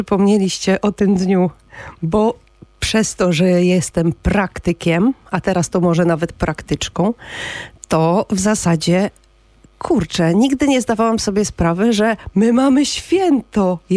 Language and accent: Polish; Kraków, Lesser Poland, Poland; Proszę o docenienie, że my z Krakowa to jednej cegły nie wzięliśmy na odbudowę